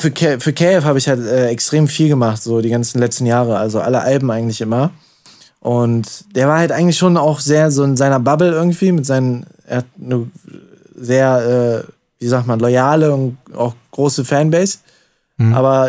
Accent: Solingen, North Rhine-Westphalia, Germany; also ich komme ja aus Solingen

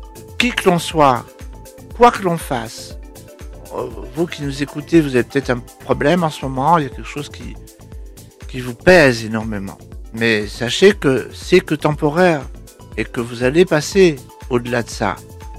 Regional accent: Paris, Île-de-France, France; moi, je suis né à Paris. Donc, il y a ce côté-là, il y a le côté Ménilmontant, hein, mon quartier. Parce que j'ai vécu 20 ans là-bas.

